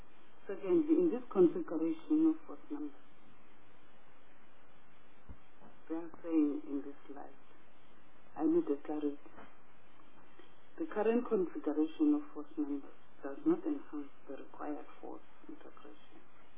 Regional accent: Eastern Cape, South Africa; Because I'm coming from the Eastern Cape.

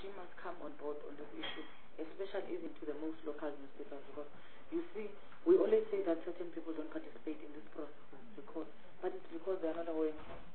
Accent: Gauteng, South Africa; I'm from Gauteng

